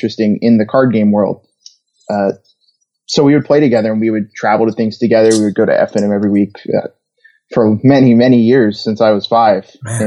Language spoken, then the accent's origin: English; Gulfport, Mississippi, United States; Yeah, I am born and raised in Gulfport, Mississippi. Definitely an interesting place for Magic.